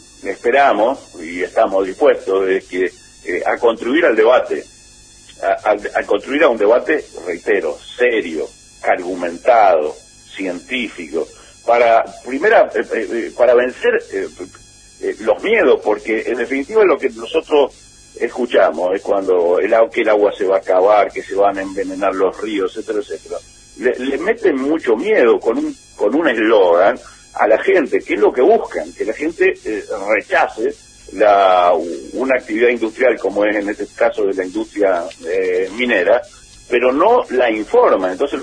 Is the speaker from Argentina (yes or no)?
yes; Argentina; somos los argentinos